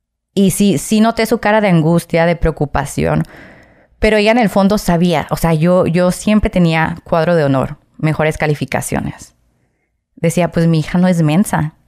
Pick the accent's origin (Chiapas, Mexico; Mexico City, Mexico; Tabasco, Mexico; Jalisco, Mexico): Jalisco, Mexico; Guadalajara; born there; also born or lived in United States; yo nací en Guadalajara... por cuestiones del destino, nos vamos a Estados Unidos, ¿no? Pero yo era ilegal. Deportan a mi papá y nos regresamos a México.